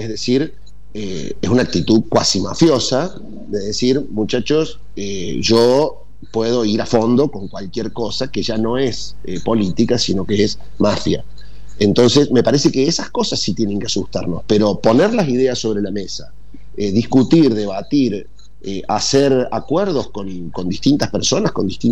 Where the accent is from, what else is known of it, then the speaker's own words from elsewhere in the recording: Argentina; no podemos seguir discutiendo sobre lo que ella diga y que nos marque la agenda como argentinos